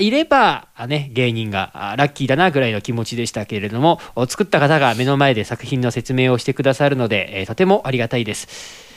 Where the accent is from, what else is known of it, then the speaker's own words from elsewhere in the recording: Sapporo, Hokkaido, Japan; 僕の実家のこと俺ん家っつった